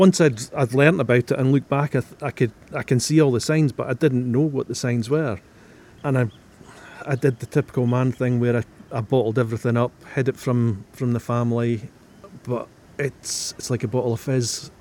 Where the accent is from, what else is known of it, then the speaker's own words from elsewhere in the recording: Arbroath, Scotland, United Kingdom; I come from Arbroath, 52 years old